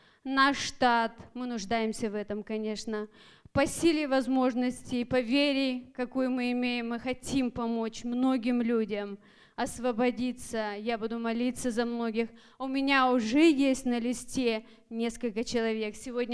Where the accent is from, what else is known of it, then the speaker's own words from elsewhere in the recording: Siberia, Russia; Мы родились там в Сибири, выросли, в общем-то, холодный край.